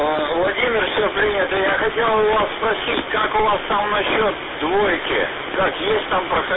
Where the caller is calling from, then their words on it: Temryuk, Krasnodar Krai, Russia; город Темрюк.